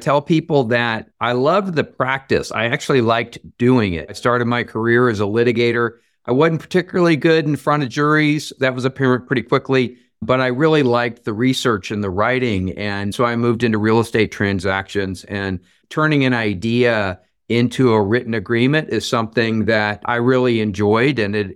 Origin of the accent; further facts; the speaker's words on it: Virginia, United States; moved away as an adult; now in San Francisco, United States; I came from University of Virginia as a Virginia native in 1988, moved out to San Francisco for a year and just never looked back.